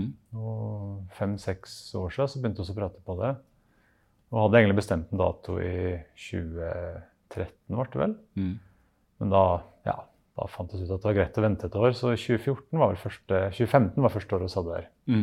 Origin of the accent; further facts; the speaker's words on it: Skåbu, Innlandet, Norway; now in Vinstra, Norway; Jeg er fra Skåby, men jeg bor på Vinstra.